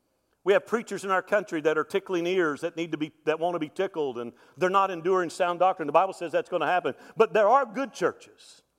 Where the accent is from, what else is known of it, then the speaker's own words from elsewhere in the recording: Alabama, United States; And listen, I grew up in South Alabama